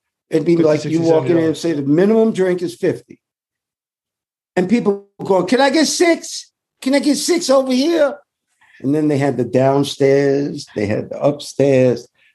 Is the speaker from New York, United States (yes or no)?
yes; New York, United States; And we're from New York.